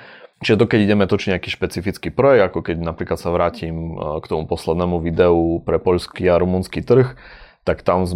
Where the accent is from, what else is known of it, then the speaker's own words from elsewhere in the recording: eastern Slovakia, Slovakia; Ja som z východu, takže neviem, či...